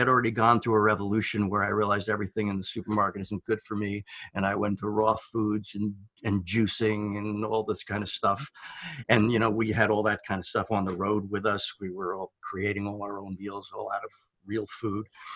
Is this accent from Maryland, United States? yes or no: no; New York, United States; But I'm thinking, I'm from New York. I never heard of this before.